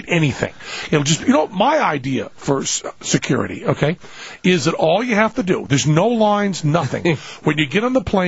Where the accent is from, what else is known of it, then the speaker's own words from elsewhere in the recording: Massachusetts, United States; people know I'm from Massachusetts.